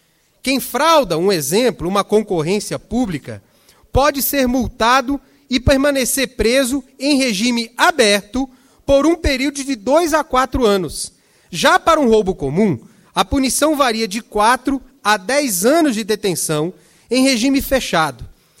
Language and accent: Portuguese; Brazil; Eu acredito no Brasil. Sou brasileiro. Eu acredito nessa nação.